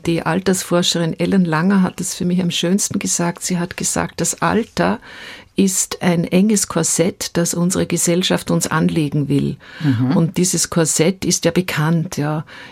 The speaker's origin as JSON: {"language": "German", "town": "Paris", "region": "Île-de-France", "country": "France", "tie": "born or raised there", "said": "habe alle diese Lieder gesungen aus meiner Jugend in Paris"}